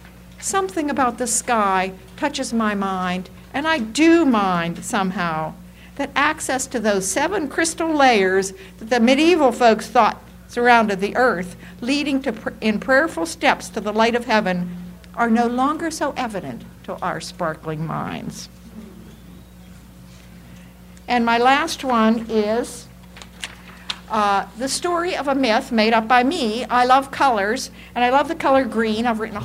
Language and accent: English; Rust Belt, United States; Okay, I come from the Rust Belt, so this is one of my salutes to that.